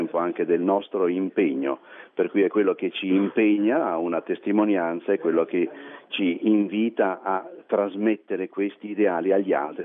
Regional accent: Loreto, Marche, Italy; Noi che veniamo da Loreto ci siamo sentiti nel dovere di camminare insieme

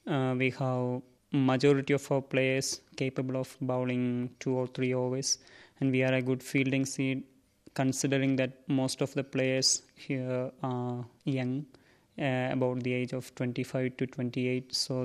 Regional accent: India; English is a second language; Portuguese have come to my home and India. Some teachers have told me that in my mother tongue, there are Portuguese words used

